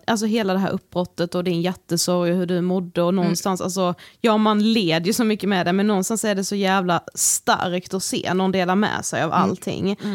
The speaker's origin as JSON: {"language": "Swedish", "town": "Karlshamn", "region": "Blekinge", "country": "Sweden", "lives_now": "Stockholm, Sweden", "said": "när vi kommer från Karlshamn liksom, det är ändå som att Stockholm är som flera Karlshamn."}